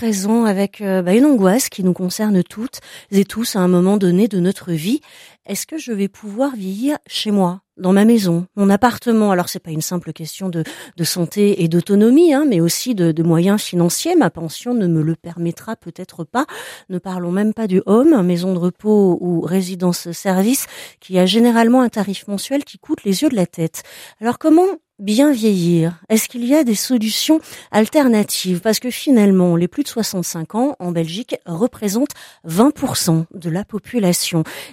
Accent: France; Mais c'est vrai que, étant française

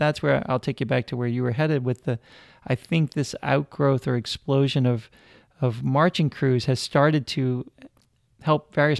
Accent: New Orleans, Louisiana, United States; So here in New Orleans, all throughout, I grew up in Gentilly

